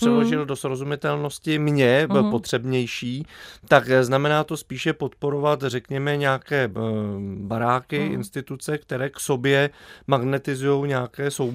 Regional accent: Karviná, Moravian-Silesian Region, Czechia; Tak já jako rodák z Karviné z toho mám samozřejmě radost

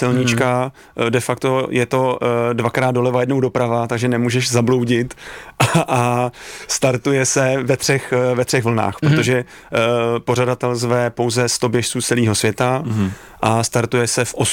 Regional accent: Kladno, Central Bohemian Region, Czechia; já vlastně pocházím z Kladna, takže od malinka hokej

